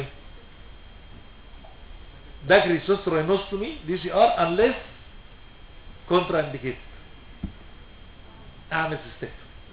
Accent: Egypt; منتشر جدا عندنا في مصر التريش

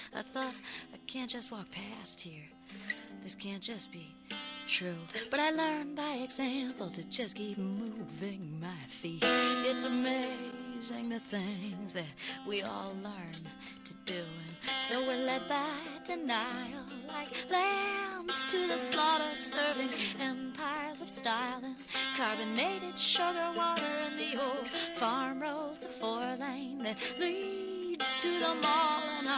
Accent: Buffalo, New York, United States; For instance, in the city that I grew up in Buffalo, New York, there's been so much white flight to the suburbs.

